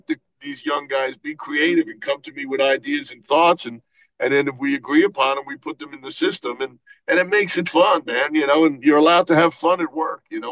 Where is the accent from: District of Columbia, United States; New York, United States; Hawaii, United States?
New York, United States; Brooklyn; also born or lived in Queens; now in Connecticut, United States; Well, I grew up about 3 miles from there as a little kid, and then we moved out to Queens from Brooklyn.